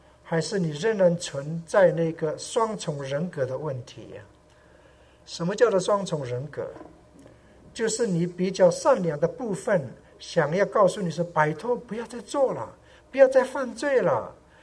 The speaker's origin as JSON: {"language": "Chinese", "country": "Taiwan", "tie": "born or raised there", "said": "我是从山上来的小孩子，因为在台湾人家都称我们是山地人"}